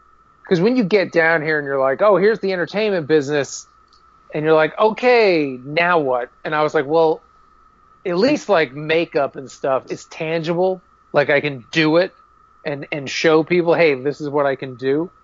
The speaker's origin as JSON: {"language": "English", "town": "Boston", "region": "Massachusetts", "country": "United States", "moved": "as an adult", "lives_now": "Los Angeles, United States", "said": "I I'm from Boston originally, and I came down to Los Angeles, finished my last semester at Emerson College"}